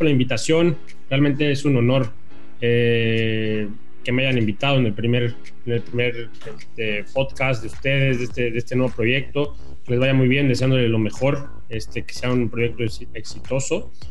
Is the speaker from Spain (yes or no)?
no; Mexico; moved away as an adult; Realmente muchas veces me pude haber quedado en donde estaba, ya sea en mi país, México, o tener una estabilidad